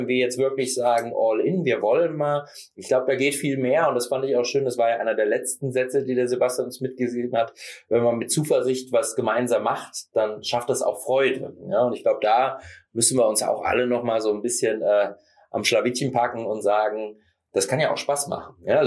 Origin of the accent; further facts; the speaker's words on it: Stuttgart, Baden-Württemberg, Germany; ich komme aus Stuttgart